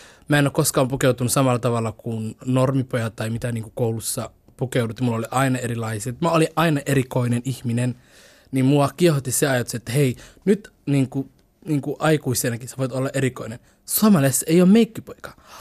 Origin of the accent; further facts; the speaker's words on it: Somalia; mä oon somalialainen ja meidän sininen taivaan värinen lippu